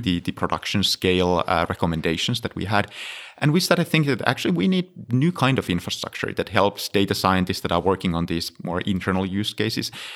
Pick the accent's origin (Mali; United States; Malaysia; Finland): Finland; English is a second language; I'm originally from Finland, so I was working at University of Helsinki.